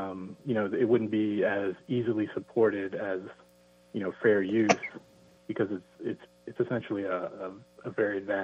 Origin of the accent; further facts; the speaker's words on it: New Jersey, United States; from New Jersey.